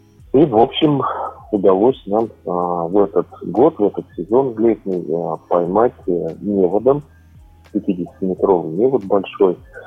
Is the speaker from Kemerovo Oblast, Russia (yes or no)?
yes; Tambar, Kemerovo Oblast, Russia; Родился я недалеко, тоже в Сибири, в Кемеровской области, родился в поселке Тамбар. Там же и учился, закончил среднюю школу.